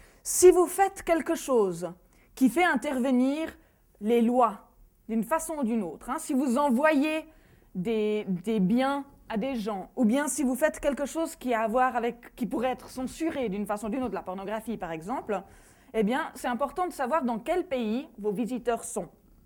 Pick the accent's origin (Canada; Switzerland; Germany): Switzerland; Romandy; Je viens de Suisse. La Suisse est un pays qui a 4 langues officielles. L'allemand, le français, l'italien et le romanche. Je viens de la partie francophone de la Suisse, donc je viens d'une minorité linguistique.